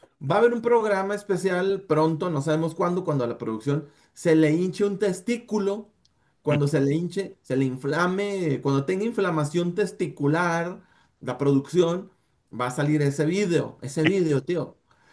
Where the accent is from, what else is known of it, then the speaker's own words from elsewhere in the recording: Torreón, Coahuila, Mexico; somos de Torreón